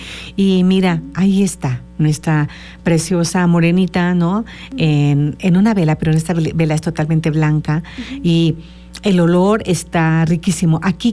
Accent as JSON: {"language": "Spanish", "country": "Mexico", "said": "nosotros los mexicanos"}